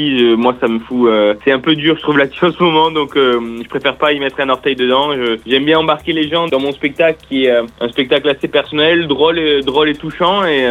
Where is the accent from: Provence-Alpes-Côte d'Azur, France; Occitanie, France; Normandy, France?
Occitanie, France; Toulouse; Moi, je suis né à Toulouse, je suis Toulousain. J'ai grandi là-bas.